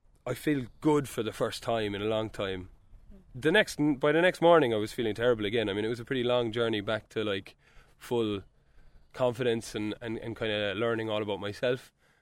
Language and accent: English; Killarney, County Kerry, Ireland; I'm from Killarney and I'm sitting here in front of Killarney House.